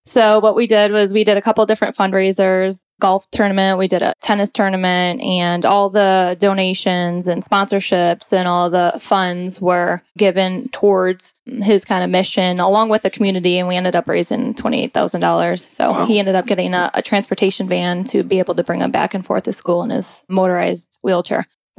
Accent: Buffalo, New York, United States; moved away as an adult; now in Atlanta, United States; I'm originally actually from Buffalo, New York, and I've lived down here in Atlanta for now 13 years. I went to college down here, which is where I met my husband.

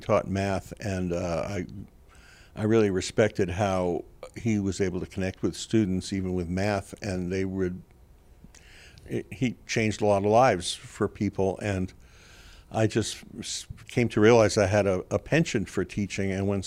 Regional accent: New York City, New York, United States; I'm from New York City originally, and the South is just a real interesting place

